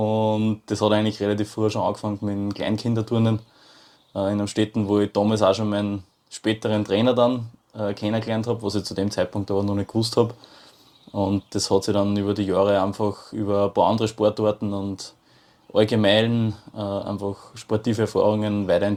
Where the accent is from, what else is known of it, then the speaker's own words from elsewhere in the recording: Amstetten, Lower Austria, Austria; Genau, wo ich aufgewachsen bin und wir haben eigentlich hauptsächlich in Amstetten trainiert